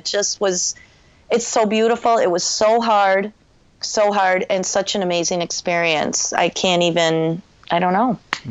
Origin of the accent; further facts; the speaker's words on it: Illinois, United States; I mean, I'm from Illinois.